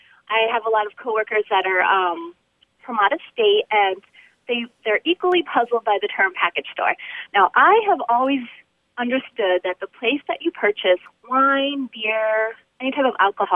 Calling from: Connecticut, United States; I'm calling from Connecticut.

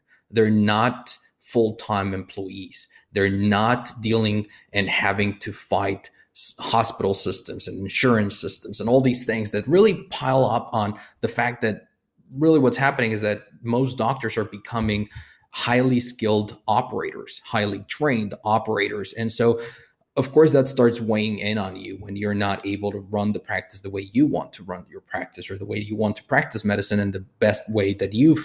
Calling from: Spain; Awesome. Yeah, I'm coming in from Spain right now.

